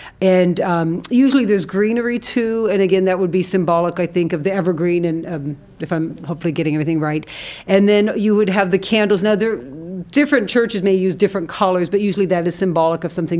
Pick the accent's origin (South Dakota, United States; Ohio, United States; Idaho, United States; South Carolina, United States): Ohio, United States; Toledo; There's a Christmas tree farm over in White House, Ohio. I'm from the Toledo area.